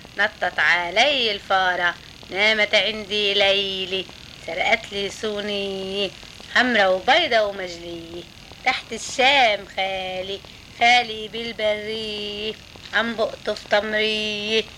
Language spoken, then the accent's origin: Arabic; Baalbek, Baalbek-Hermel, Lebanon; born there; ولدت ببعلبك.